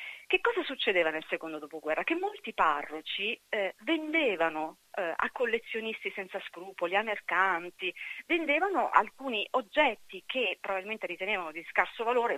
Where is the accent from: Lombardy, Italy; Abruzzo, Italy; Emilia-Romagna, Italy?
Abruzzo, Italy; io ho scoperto da abruzzese